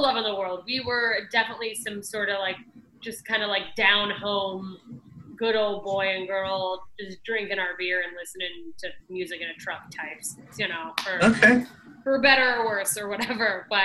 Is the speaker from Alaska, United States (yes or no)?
yes; Anchorage, Alaska, United States; I grew up in Alaska, and the aurora borealis is like, there's nothing like it.